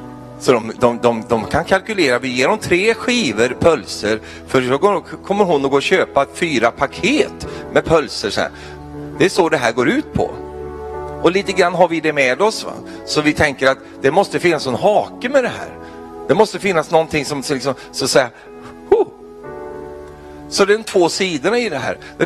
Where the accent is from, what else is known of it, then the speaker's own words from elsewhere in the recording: Sweden; För vi svenskar säger ju inte så.